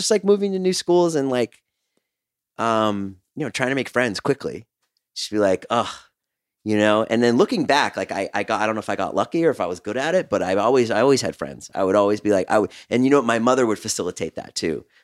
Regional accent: Boston, Massachusetts, United States; I was growing up in Boston

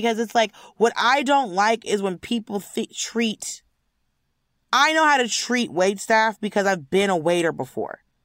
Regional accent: United States; I'm an American. I can't do this math.

